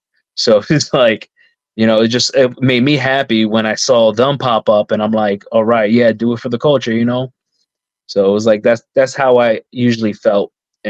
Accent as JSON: {"language": "English", "town": "New York City", "region": "New York", "country": "United States", "said": "I never really thought much about my heritage growing up because I'm from New York, you know, the Bronx."}